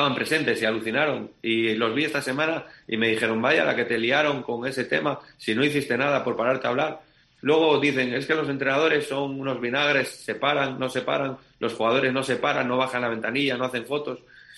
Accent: Asturias, Spain; soy asturiano, vengo de fuera

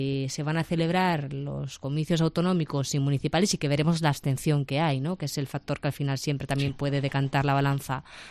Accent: Cádiz, Andalusia, Spain; De Cádiz capital. No, soy gaditana.

